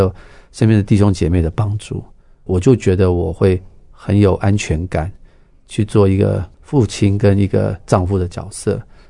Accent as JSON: {"language": "Chinese", "country": "Taiwan", "said": "那我是一个台湾人给他看证件还得了"}